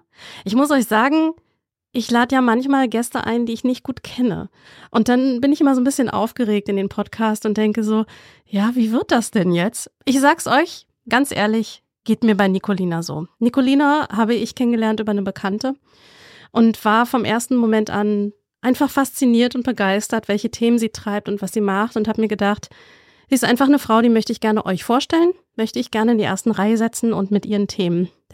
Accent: Berlin, Germany; Ich habe so die Zeit der Wende in Berlin erlebt. Mhm. Ich weiß, wie meine Kindheit bei mir war, West-Berlin war.

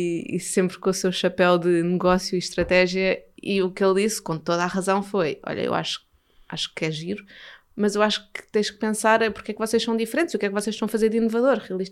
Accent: Portugal; principalmente sendo portuguesa, que cresce com tremoço

